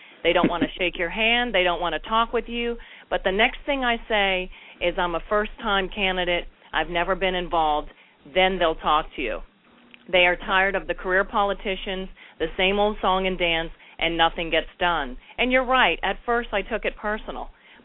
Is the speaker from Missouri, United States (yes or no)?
no; Florida, United States; also born or lived in Massachusetts; I've been a part of South Florida since I was 4 years old. I came from Massachusetts with my parents, 5 kids, $600, and no job.